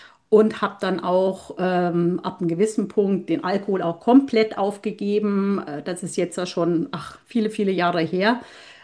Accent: Bavaria, Germany; now in Berlin, Germany; ich komme aus Berlin. Ursprünglich natürlich eher aus Bayern, aus dem Süden. Das hört man ja vielleicht noch an meinem Dialekt. Aber ich bin jetzt schon seit 20 Jahren in Berlin.

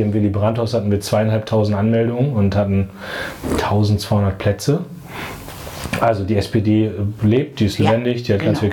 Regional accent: Munster, Lower Saxony, Germany; Dann gab es bei uns in der Nähe von meinem Heimatort Munster in der Lüneburger Heide

